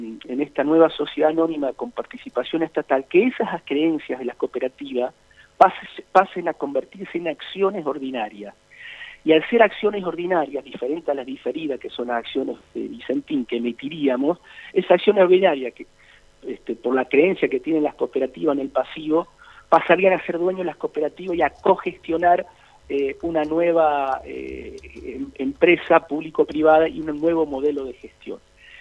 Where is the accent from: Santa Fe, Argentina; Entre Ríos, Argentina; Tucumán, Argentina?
Santa Fe, Argentina; como santafesino yo estoy mirando los 90 años de historia de la empresa